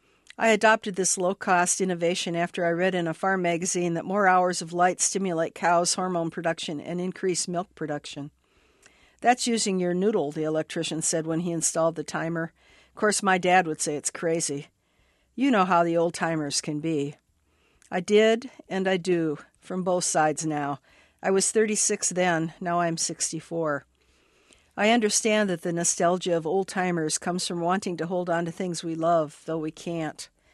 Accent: Duluth, Minnesota, United States; I'm a writer from Duluth, Minnesota.

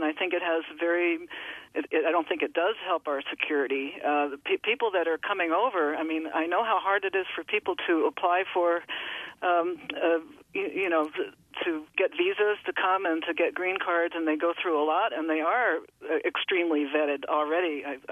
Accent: United States; also born or lived in Kenya / India; I'm an American citizen. My father worked in the State Department, and I grew up partly in Kenya and India

